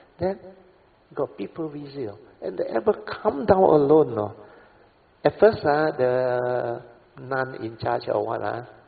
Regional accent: Malaysia; Asked us where we from. After we explained to them. We are for you from Malaysia.

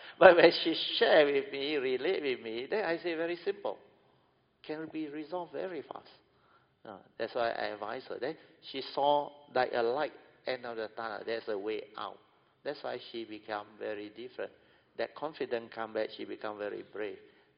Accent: Ipoh, Perak, Malaysia; We are from Ipoh, I remember.

